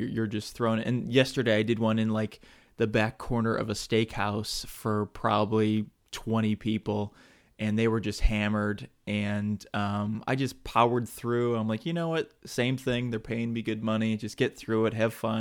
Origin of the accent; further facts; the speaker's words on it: Michigan, United States; I'm from Michigan.